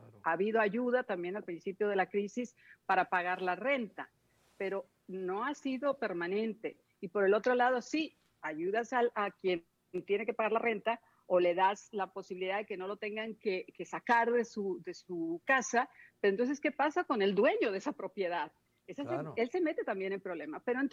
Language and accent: Spanish; Mexico City, Mexico; also born or lived in Culiacán / Monterrey; now in Miami, United States; yo soy de la Ciudad de México, pero si me preguntas en realidad de dónde soy, te tengo que decir, soy ciudadana de la nación. Soy mexicana porque viví en la Ciudad de México, viví en Culiacán, Sinaloa, viví en Monterrey.